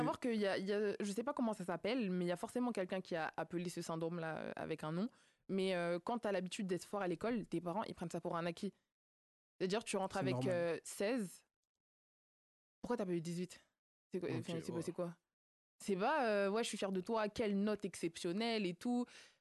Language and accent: French; Cameroon; J'ai déjà l'objectif de viser l'excellence parce que je suis camerounaise.